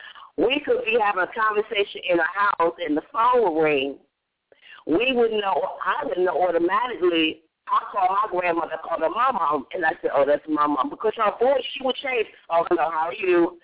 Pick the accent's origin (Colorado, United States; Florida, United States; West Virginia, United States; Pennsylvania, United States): Pennsylvania, United States; Philadelphia; we're from Philadelphia